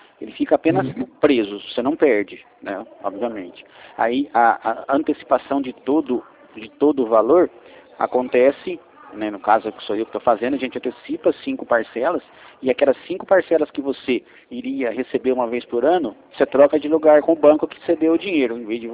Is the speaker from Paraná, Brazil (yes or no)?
no; São Paulo, Brazil; Sou do interior aqui. Sou de São Paulo também, mas aqui mais para perto de Campinas aqui.